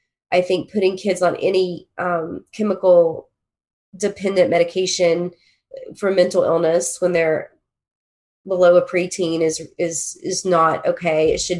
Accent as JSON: {"language": "English", "region": "West Virginia", "country": "United States", "said": "And originally I'm from West Virginia. I went to school in Kentucky."}